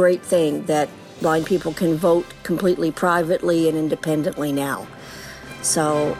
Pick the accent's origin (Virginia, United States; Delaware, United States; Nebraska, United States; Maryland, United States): Nebraska, United States; Lincoln; I'm from Lincoln, Nebraska. And I have been voting in elections here since 1974.